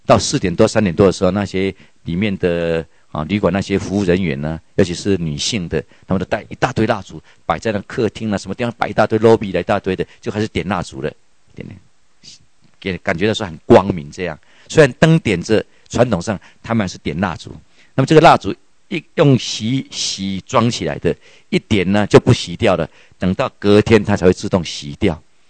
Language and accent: Chinese; Taiwan; 我们台湾人呢、啊，就去了。